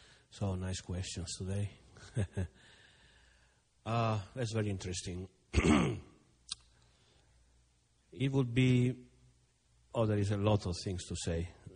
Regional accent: Rome, Lazio, Italy; I was born in Rome, so it's the, you know, is the Catholic Church. There is a church every 100 meters in Rome. So I was going to school at the time.

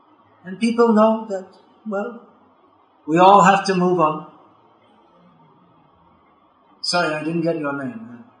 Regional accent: England, United Kingdom; Usually people in India ask, where am I from? So, well, I'm from England.

